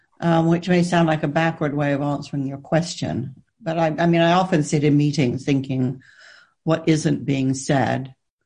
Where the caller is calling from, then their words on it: South West England, United Kingdom; I'm speaking from deepest, darkest Somerset, where I have locked down, which, as it turns out, is a perfectly lovely place to be.